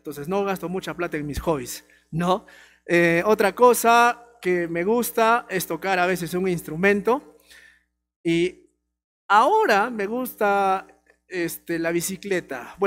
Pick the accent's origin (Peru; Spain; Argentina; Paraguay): Peru; Arequipa; Ya, pero yo como arequipeño quería dejar Arequipa bien, ¿no?